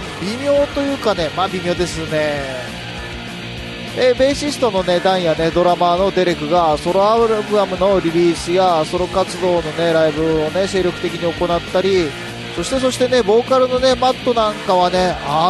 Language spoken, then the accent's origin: Japanese; Hokkaido, Japan; 僕の生まれのね、故郷のね、北海道の地震だけど、4月にね、僕帰省した時にね、友達にね、海に連れてってもらったんですよ。